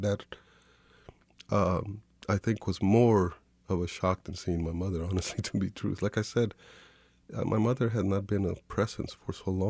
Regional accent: Kansas City, Missouri, United States; when I'm gone from Kansas City, I don't miss it. I don't long for it.

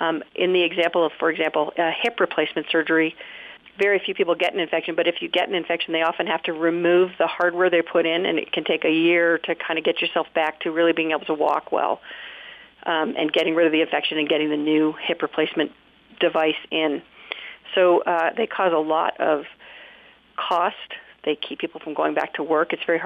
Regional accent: New Hampshire, United States; I went to medical school at Dartmouth in my home state

